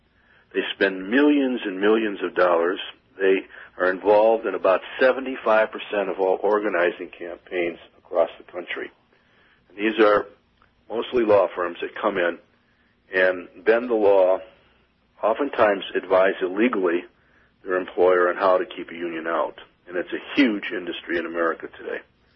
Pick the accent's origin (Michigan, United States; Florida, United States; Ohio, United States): Michigan, United States; Detroit; The union density has shrunk from 33-34% when I was a young boy growing up in Detroit, now down to 13%.